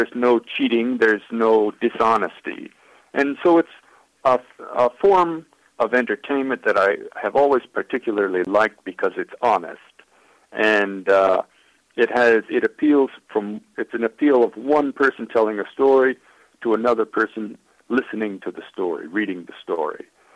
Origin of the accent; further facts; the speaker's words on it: Minnesota, United States; I live in an apartment, and I'm from Minnesota, so I've got to have trees around.